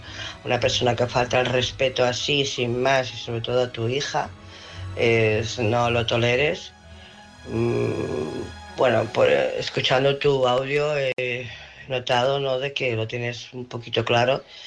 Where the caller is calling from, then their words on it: Barcelona, Catalonia, Spain; de Barcelona.